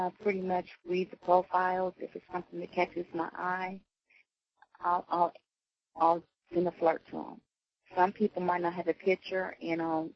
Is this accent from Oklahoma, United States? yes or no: yes; Oklahoma, United States; I'm from Oklahoma. I've never been out of Oklahoma.